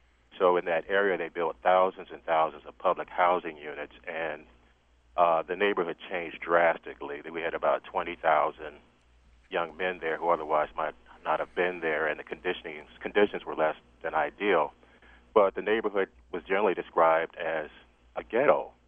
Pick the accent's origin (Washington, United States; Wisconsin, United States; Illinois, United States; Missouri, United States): Illinois, United States; Chicago; But I grew up in Chicago, in an area not far from where President Obama's from.